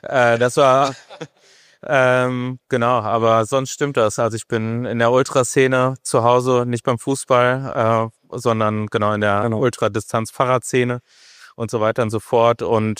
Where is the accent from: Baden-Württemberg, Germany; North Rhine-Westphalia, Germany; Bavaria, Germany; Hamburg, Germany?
North Rhine-Westphalia, Germany; ich komme auch aus dem Ruhrgebiet und da gibt es ja nur Straße, also es gibt auch Wälder, es gibt sehr, sehr viele Wälder